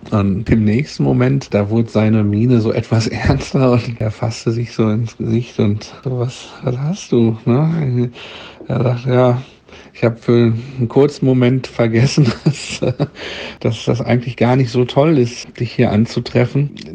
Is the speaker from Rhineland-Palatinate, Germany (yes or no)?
no; Gütersloh, North Rhine-Westphalia, Germany; Denn ich komme aus Gütersloh in Ostwestfalen.